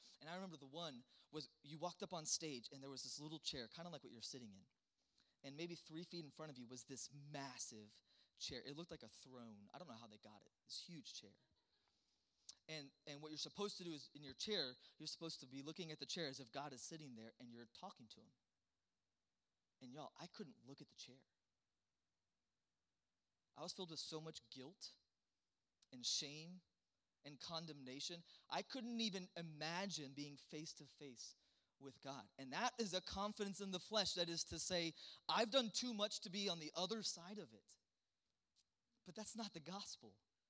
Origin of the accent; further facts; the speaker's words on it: the South, United States; I grew up in the Bible Belt. I kept the Christian tradition, attending church.